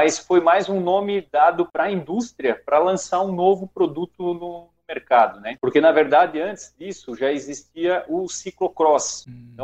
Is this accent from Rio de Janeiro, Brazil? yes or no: no; Blumenau, Santa Catarina, Brazil; Eu sou de Blumenau, Santa Catarina.